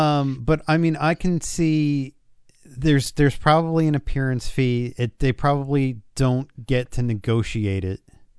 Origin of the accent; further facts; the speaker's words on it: Little Rock, Arkansas, United States; born there; I was born in Little Rock, Arkansas.